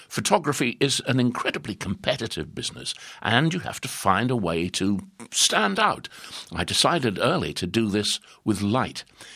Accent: East of England, United Kingdom; I think growing up in Norfolk has influenced the way I shoot, the sense of open space and dramatic light that's so particular to Norfolk is something that's continued to inspire my work.

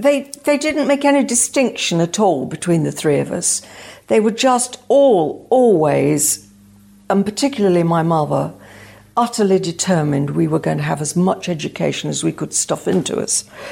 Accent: Beeston, East Midlands, United Kingdom; But I grew up in Beeston, near where Boots was. We always say we were brought up by Boots.

